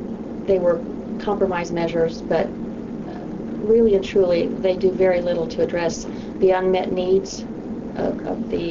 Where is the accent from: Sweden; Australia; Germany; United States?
United States; Albuquerque, New Mexico; born there; I myself am of Hispanic descent. I was born in Albuquerque, New Mexico. My mother came from Mexico, my father's from Spain.